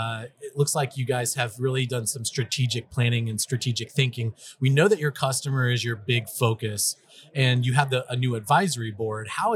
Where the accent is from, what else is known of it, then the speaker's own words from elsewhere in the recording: Texas, United States; I'm from Texas, so we don't have that accent down there.